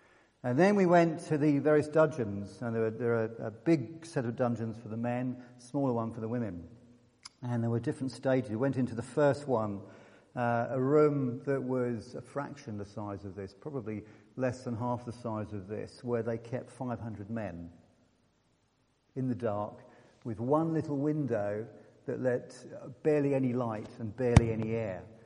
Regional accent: Bristol, South West England, United Kingdom; And as an Englishman from Bristol, that was quite an extraordinary experience.

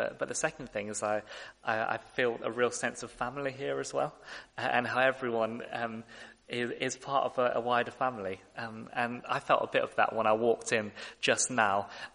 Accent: United Kingdom; I'm very British.

